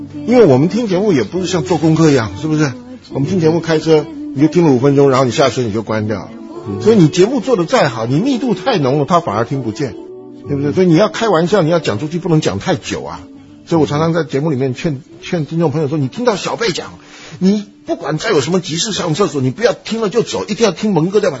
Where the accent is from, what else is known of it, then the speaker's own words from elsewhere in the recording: China; 很像我们中国人喜欢看报纸